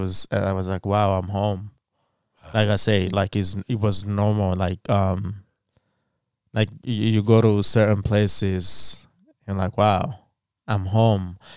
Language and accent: English; Rwanda; born there; I was born in Rwanda. And so then I spoke Kinyarwanda. And then Kirundi, they're kind of similar, but when you know those two languages, you know the difference.